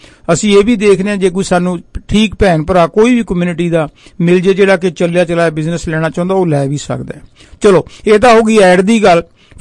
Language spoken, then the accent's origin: Punjabi; Dhanaula, Punjab, India; ਧਨੌਲੇ ਦੀ ਮੰਡੀ ਹੈ ਬਰਨਾਲੇ ਦੇ ਕੋਲ ਜਿੱਥੋਂ ਦਾ ਮੈਂ ਜੰਮ ਪਾਲਾਂ